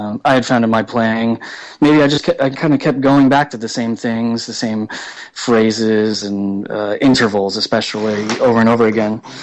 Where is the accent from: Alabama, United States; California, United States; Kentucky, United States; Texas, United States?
California, United States; Eureka; also born or lived in Santa Cruz / San Francisco; I grew up in Humboldt County, actually, in Eureka, California.